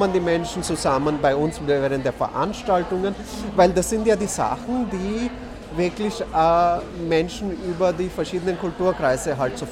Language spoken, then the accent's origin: German; India; German is a second language; now in Austria; Ich komme ja aus Indien und da kann ich sagen, die Frauenbewegung ist sehr stark.